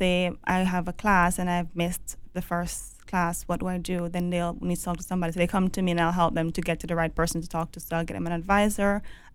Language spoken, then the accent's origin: English; Westmoreland, Jamaica; now in Canada; Okay, so I'm originally from Jamaica. I came from Westmoreland, which is a small town in the west side of, we're close to Negril in Jamaica, beautiful beaches, I must add. I came here originally for studies.